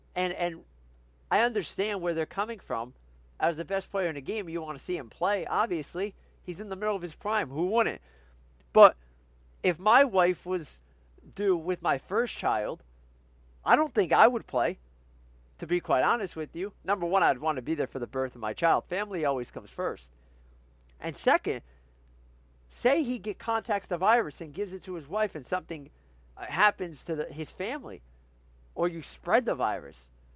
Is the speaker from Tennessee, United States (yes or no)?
no; New Jersey, United States; and I'm from New Jersey, you guys know that. I say it every show. I'm proud of where I'm from.